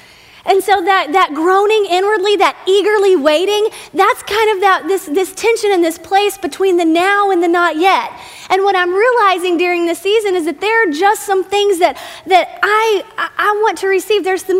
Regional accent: Texas, United States; I grew up in Texas, and Texas Christmases are just a little bit different than maybe some of the Christmases that you have experienced up here.

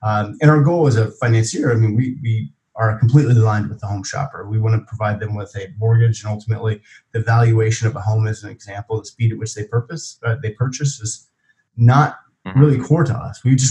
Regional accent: Missouri, United States; also born or lived in Oklahoma / Georgia; But I grew up in I grew up in Missouri. I spent a couple of years in Oklahoma. Went to University of Tulsa in Oklahoma, and then shortly thereafter to grad school at University of Georgia.

